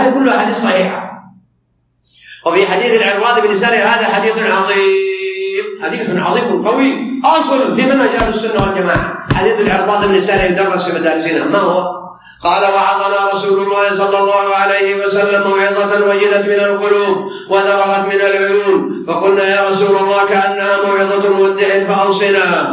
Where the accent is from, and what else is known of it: Saudi Arabia